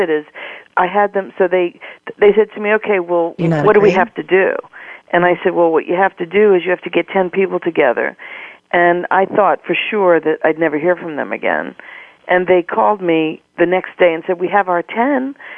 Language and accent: English; New York, United States; accent: New York; moved away as an adult; now in California, United States; You know, I'm a New Yorker, always will be, although now it's been many years that I've been out in California, actually 22 to be exact, but somehow the New York never comes out, so, you know, my New York accent will start slipping in a second.